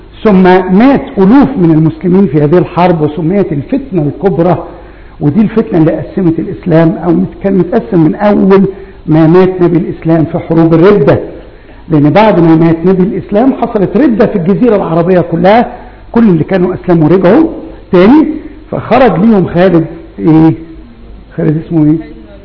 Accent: Egypt; بلادنا مصر

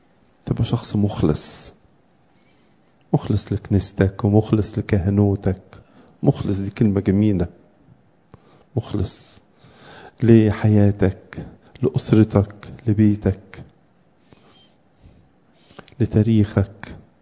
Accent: Egypt; من الحاجات المهمة أبهات في سلوكياتنا كمصريين إن عملية التشجيع دي مش واخدة حقها

